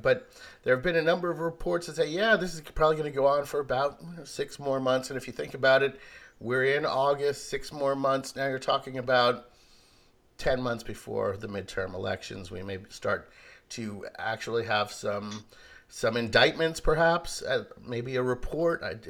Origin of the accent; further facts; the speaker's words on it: New York, United States; you know, I'm a New Yorker, and I've known this guy as a corrupt, mobbed-up kind of ripoff artist since forever.